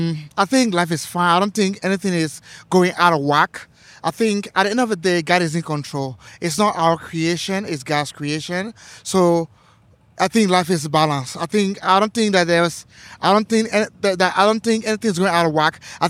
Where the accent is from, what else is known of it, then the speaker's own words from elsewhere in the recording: Liberia; I'm from Liberia, West Africa.